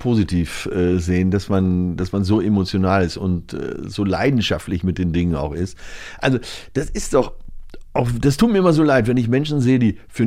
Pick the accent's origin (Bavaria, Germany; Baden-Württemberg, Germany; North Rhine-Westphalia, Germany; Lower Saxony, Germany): North Rhine-Westphalia, Germany; Münster; Ich komme ja aus Münster, weil da haben Fahrräder immer Vorfahrt.